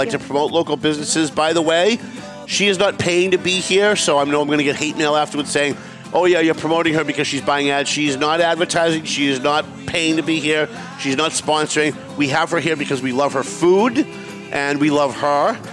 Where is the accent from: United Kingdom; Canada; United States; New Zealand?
United States; Lawrence; We used to have Mornier's when I was growing up in Lawrence. And that was the go-to place for Lebanese food.